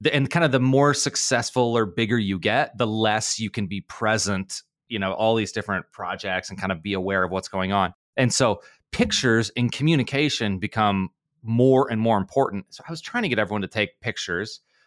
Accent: Nebraska, United States; I'm from Nebraska. It's in the middle.

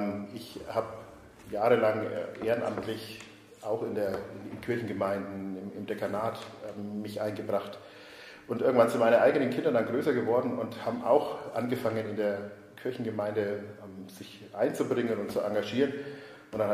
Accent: Schwabach, Bavaria, Germany; Geboren bin ich in Schwabach, bin auch dort aufgewachsen, habe aber ganz viele Bezugspunkte in den Nürnberger Süden und nach Nürnberg.

